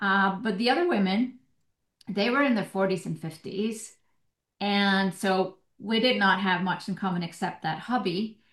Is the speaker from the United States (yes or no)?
no; Iceland; English is a second language; Well, I born and raised in Iceland